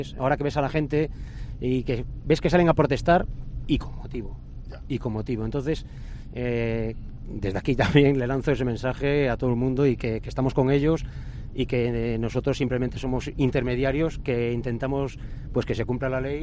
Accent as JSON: {"language": "Spanish", "town": "Porto do Son", "region": "Galicia", "country": "Spain", "tie": "born or raised there", "said": "yo soy de Galicia, he nacido en Porto do Son, cerca de Noia, he vivido muchos años."}